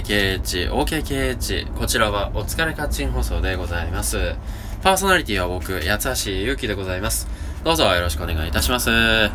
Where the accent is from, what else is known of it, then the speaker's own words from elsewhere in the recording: Nagoya, Aichi, Japan; accent: Nagoya dialect; 僕名古屋弁喋ってたはずなのに、なんかうまく喋れてない感があって